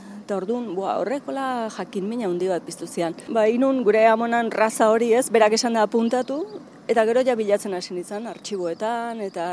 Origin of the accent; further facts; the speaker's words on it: Urnieta, Basque Country, Spain; eta Urnietakoa, Urnietako Ergoien auzokoa. Bertako Azko Nobi eta Baserrian jaio nintzen.